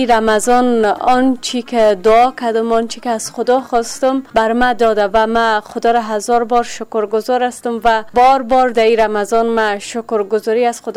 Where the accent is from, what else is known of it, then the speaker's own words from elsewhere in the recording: Kabul, Afghanistan; یکی از شهروندای شهر کابل.